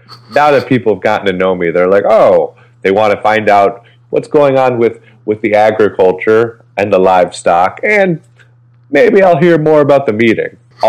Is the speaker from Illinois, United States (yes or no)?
yes; Galesburg, Illinois, United States; I'm not originally from the East Coast. I'm from a small town in Illinois called Galesburg, Illinois.